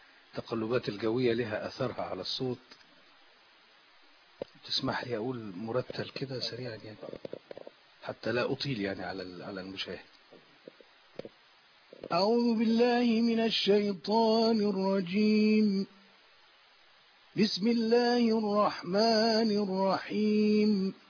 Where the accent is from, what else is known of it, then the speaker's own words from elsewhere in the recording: Cairo, Cairo Governorate, Egypt; لكن احنا اتربينا في القاهره